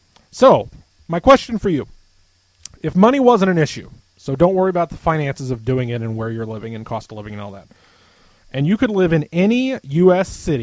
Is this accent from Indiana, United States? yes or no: yes; Indianapolis, Indiana, United States; And you know, it's kind of like Indy. I'm from Indy, and it's about the same size